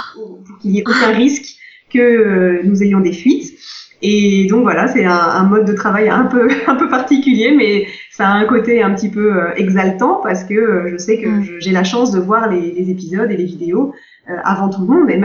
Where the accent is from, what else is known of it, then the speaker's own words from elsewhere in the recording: France; quand on est français, c'est vrai que ça fait partie de notre culture un petit peu.